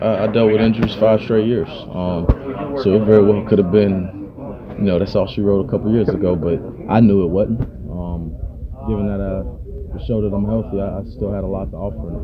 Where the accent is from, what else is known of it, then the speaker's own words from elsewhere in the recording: Cincinnati, Ohio, United States; I'm from Cincinnati, Ohio.